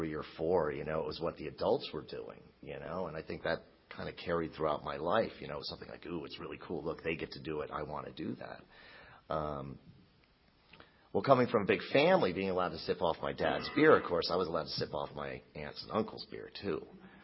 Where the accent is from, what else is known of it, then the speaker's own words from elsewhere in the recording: Buffalo, New York, United States; born there; I was born in Buffalo, New York. And Sundays were always over at Grandma's house. I come from a Polish Catholic family.